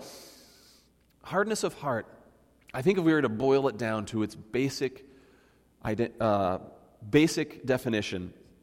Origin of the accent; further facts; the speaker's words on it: Minnesota, United States; Now, little did she know that I'm from Minnesota, and we've got lots of ice in Minnesota